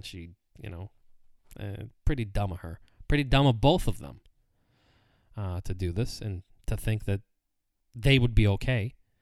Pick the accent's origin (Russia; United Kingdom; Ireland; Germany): Russia; now in United States; I grew up in Soviet Union. I was born and raised in Soviet Union. Then in the 90s, we came to the United States, and we were still very foreign.